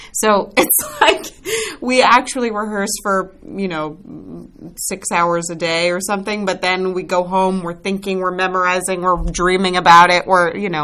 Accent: New York, United States; And I am actually the actor who's from New York, and so in a way we're playing each other.

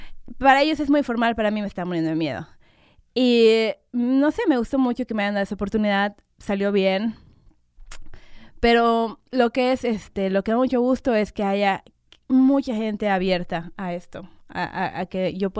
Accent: Mexico; accent: Mexican; now in United States; yo como mexicana tengo un acento muy marcado mexicano, a veces siento que no me entienden

